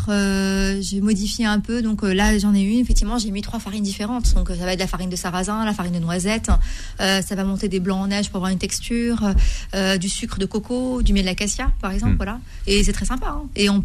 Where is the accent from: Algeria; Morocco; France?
Morocco; voilà, je suis du Maroc